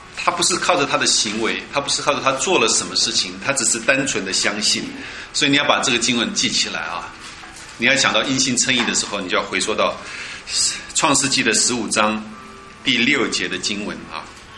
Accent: China; 我们中国人叫银河，对不对？

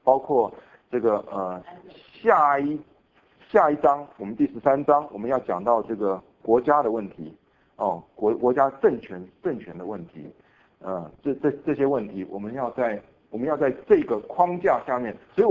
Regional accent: Taiwan; 我们从台湾来的都有这么一个压力

